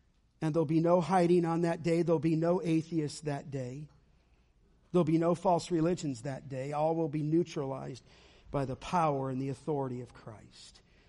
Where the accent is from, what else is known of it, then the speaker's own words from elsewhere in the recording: California, United States; Growing up in the San Fernando Valley, if you asked me at 10, who's Jesus?